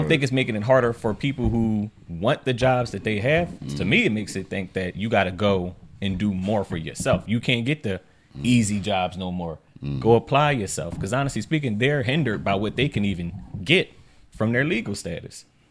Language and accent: English; Philadelphia, Pennsylvania, United States; I grew up in Philly, like I told y'all earlier. When I grew up down West Philly